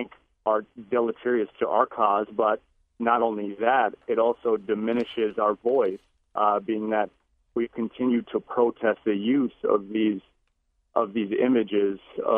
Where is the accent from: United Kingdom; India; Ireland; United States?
United States; North Dakota; I'm Anishinaabe from Turtle Mountain, as well as Lakota and Dakota from Cheyenne River and Sistan.